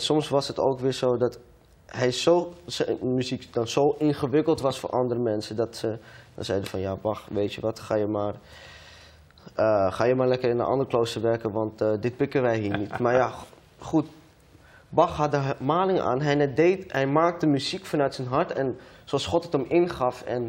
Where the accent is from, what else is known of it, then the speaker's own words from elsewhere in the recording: Amsterdam, North Holland, Netherlands; Ik kom uit de Bijlmer, 20 jaar oud. En ik dien God met heel mijn hart en heel mijn ziel.